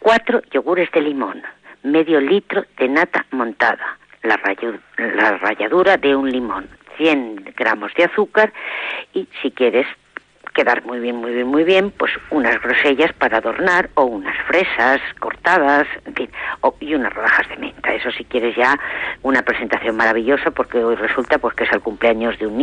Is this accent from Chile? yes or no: no; Valencia, Valencian Community, Spain; soy valenciana y muy orgullosa.